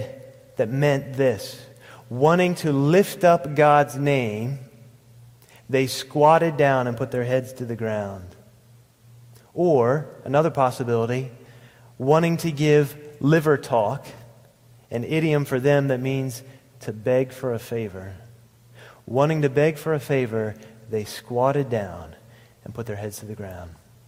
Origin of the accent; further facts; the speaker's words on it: Pennsylvania, United States; You know, I grew up in Fulton County. You get the storms get to you a little bit earlier over there.